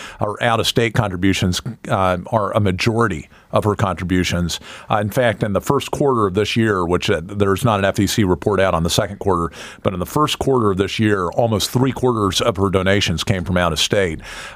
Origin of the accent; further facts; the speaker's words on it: Alaska, United States; I would love to be back in my home state. I've got land in Delta. I've got a farm track down there off of Cummins Road. I'd love to be down there hanging out and enjoying Alaska